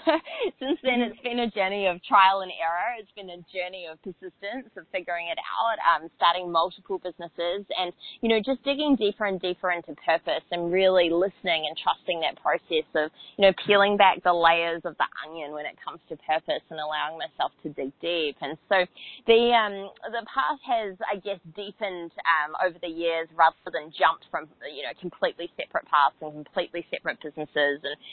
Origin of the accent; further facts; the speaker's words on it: Auckland, New Zealand; And so I grew up in Auckland, New Zealand